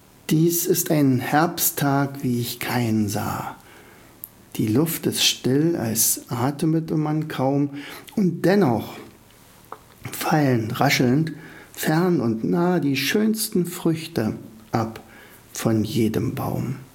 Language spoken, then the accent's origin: German; Oderberg, Brandenburg, Germany; Vorige Woche war ich bei meinen Eltern, also in meinem Heimatort Oderberg